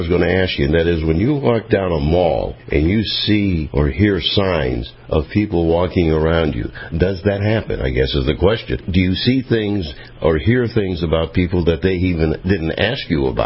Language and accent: English; Erie, Pennsylvania, United States; you're going to be in my hometown at a theater that I recently played with my orchestra, and that's in Erie, Pennsylvania at the Warner Theater.